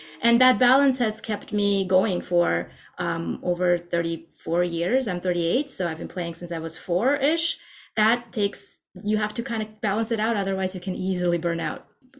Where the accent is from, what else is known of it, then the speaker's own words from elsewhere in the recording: Armenia; now in United States; guitar became the reason we moved to the United States. I'm from Armenia originally